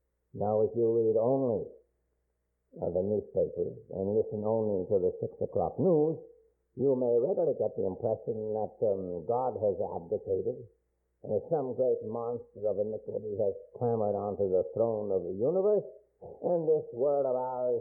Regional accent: United States; And I, as an American, to say nothing of a Christian, I have a moral obligation to try to understand the third world out there

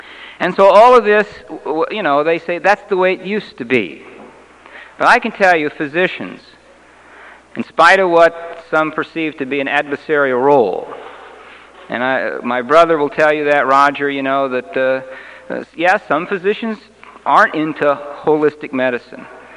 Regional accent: St. Louis, Missouri, United States; Where families, I can remember I was raised in South St. Louis.

